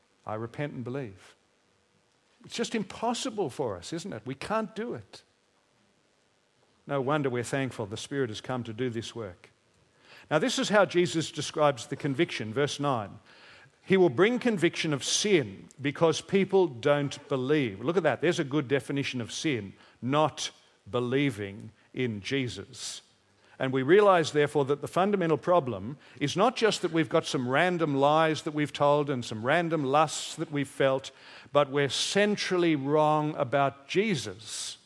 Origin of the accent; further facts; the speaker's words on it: Australia; And I'm Australian, so I can say this to you.